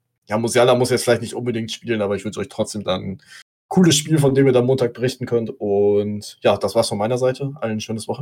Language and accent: German; Freiburg, Baden-Württemberg, Germany; Daneben die beiden Freiburger in meiner Heimat